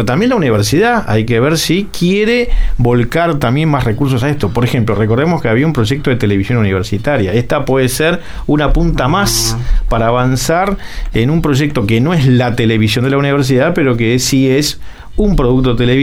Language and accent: Spanish; Montevideo, Uruguay; ¿Para dónde queremos ir entonces como montevideanos?